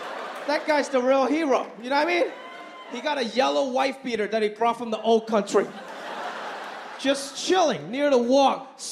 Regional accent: Hong Kong; born there; first language Cantonese; English is a second language; I was born in Hong Kong. That's my first language.

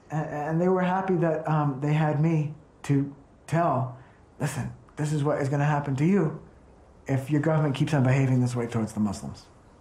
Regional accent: Ireland; I said, I'm an Irish journalist.

